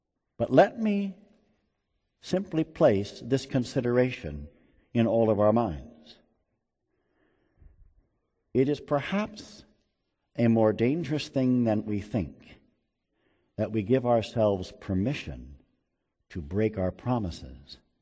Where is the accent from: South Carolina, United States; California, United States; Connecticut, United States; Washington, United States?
California, United States; San Diego; I grew up in San Diego